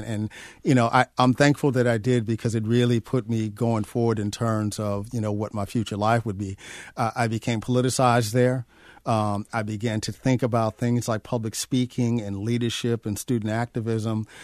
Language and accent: English; New York City, New York, United States; And growing up in New York City, I mean, we literally would travel all throughout the five boroughs in public transportation.